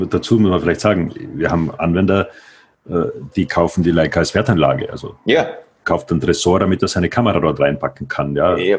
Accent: Austria; für mich als Österreicher

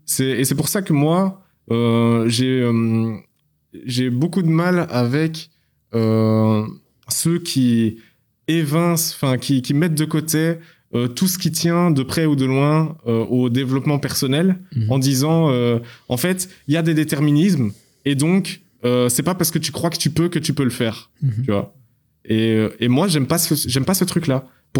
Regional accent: Belgium; Je suis belge, moi, déjà.

